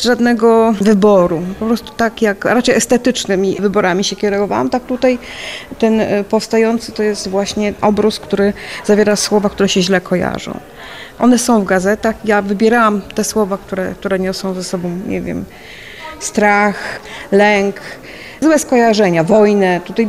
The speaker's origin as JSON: {"language": "Polish", "town": "Lublin", "region": "Lublin Voivodeship", "country": "Poland", "moved": "yes", "lives_now": "Gdańsk, Poland", "said": "Policzyliśmy ostatnio, że mieszkamy w Gdańsku już dwa razy dłużej niż w Lublinie, ale gdzieś tam cały czas serce nasze jest tutaj. To są nasze rodziny, nasze groby, nasze miejsca."}